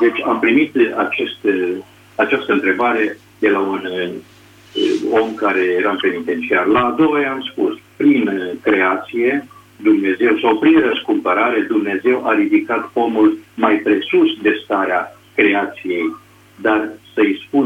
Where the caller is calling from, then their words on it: Orăștie, Hunedoara County, Romania; sunt din Oreștie